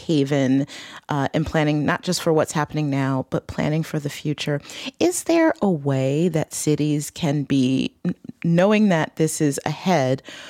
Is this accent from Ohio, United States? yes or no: no; Detroit, Michigan, United States; I'm thinking of a place like my hometown of Detroit.